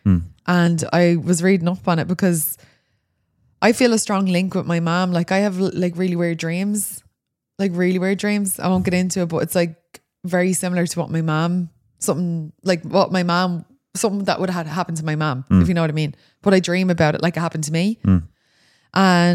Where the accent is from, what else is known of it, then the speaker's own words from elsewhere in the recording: Ireland; Like, I feel like as Irish people, we all have like funny stories about mass.